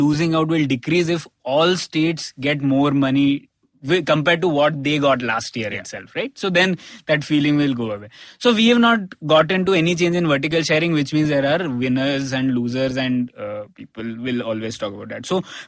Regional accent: Bengaluru, Karnataka, India; Like, I'm from Mahadevpura constituency, there is redistribution from my constituent ward to your.

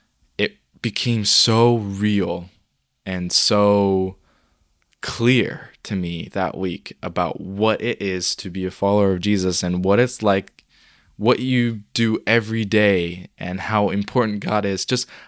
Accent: China; I went to go see some friends that I grew up with in China.

